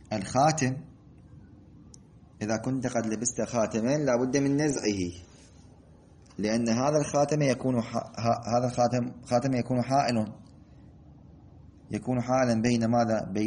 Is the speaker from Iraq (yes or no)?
yes; Iraq; نحن عندنا في العراق هذه المسألة جدا ممكنة